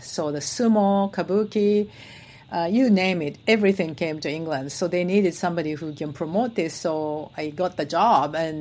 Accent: Japan; because I grew up in Japan, which was very middle class society after World War II

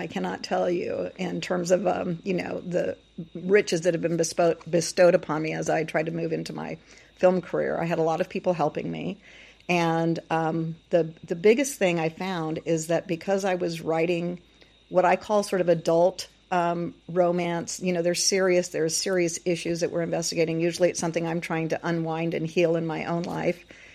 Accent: Mesa, Arizona, United States; born there; Yeah, I was born in Mesa, Arizona, and my family, my real father and mother traveled like to 39 different places during my childhood.

